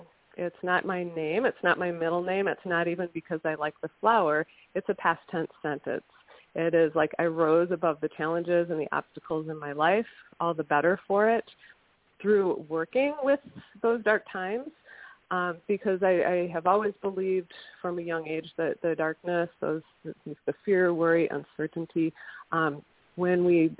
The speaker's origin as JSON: {"language": "English", "region": "Wisconsin", "country": "United States", "said": "You mentioned in the introduction that I'm from Northeast Wisconsin, and my inspiration, first and foremost, comes from nature."}